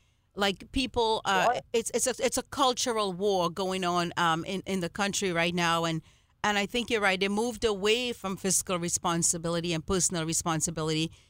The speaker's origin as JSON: {"language": "English", "country": "Trinidad & Tobago", "tie": "born there", "moved": "yes", "said": "I was born in Trinidad and Tobago"}